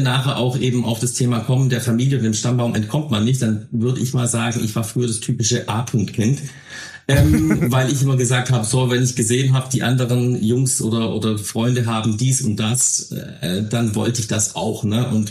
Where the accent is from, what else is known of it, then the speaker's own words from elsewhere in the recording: Baden-Württemberg, Germany; Und ich als Schwabe mag ja nicht, wenn was verloren geht und ich verliere.